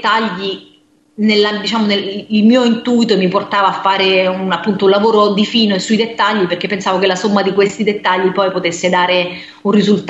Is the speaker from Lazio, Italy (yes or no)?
yes; Rome, Lazio, Italy; Però sai che a Roma parliamo tutti con un accento un po' diverso in base alla zona dalla quale veniamo, no? Quindi io e Ilari veniamo dalla stessa zona.